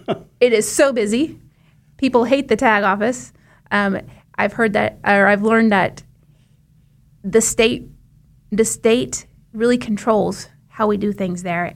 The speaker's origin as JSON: {"language": "English", "region": "Arkansas", "country": "United States", "tie": "born or raised there", "also_born_or_lived": "Hutchinson, Kansas / western Kansas", "said": "So I was born in Hutchinson and then lived in western Kansas for some time. My dad was in the meatpacking industry, so we moved to northeast Arkansas when I was in middle school."}